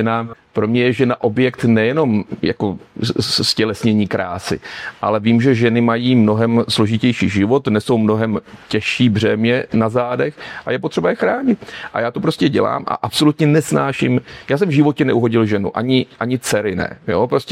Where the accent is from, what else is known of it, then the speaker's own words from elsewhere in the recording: Přední Výtoň, South Bohemian Region, Czechia; also born or lived in Kaplice; now in Česká Třebová, Czechia; A pak jsem se zase nějakou záhadou ocitl v České Třebové, kam se rodiče přestěhovali. Takže já mám pražskou krev, narodil jsem se v jižních Čechách a žiju v Pardubickém kraji. Jsem takový českoběžný.